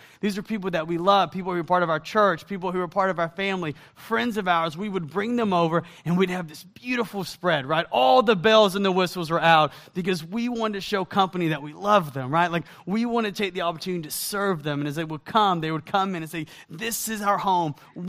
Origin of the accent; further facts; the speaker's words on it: Georgia, United States; accent: Southern; I was raised in the South, and my accent is not a Wisconsin accent. It actually is from the South. And so I was born and raised in Georgia.